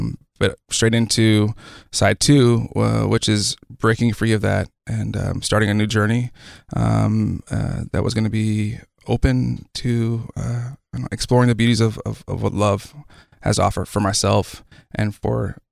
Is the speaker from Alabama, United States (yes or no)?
no; Beaufort, South Carolina, United States; born there; also born or lived in Hawaii; I was born in Beaufort, South Carolina, which is where Parris Island is, which is the Marine Corps boot camp on the East Coast. And we, after a short stint there, moved to Hawaii, and we were there for two tours